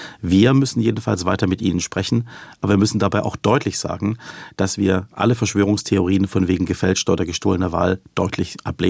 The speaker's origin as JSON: {"language": "German", "country": "Germany", "said": "Also für uns als Deutsche, für uns als Europäer ist und sind und bleiben die USA auf jeden Fall der wichtigste Partner."}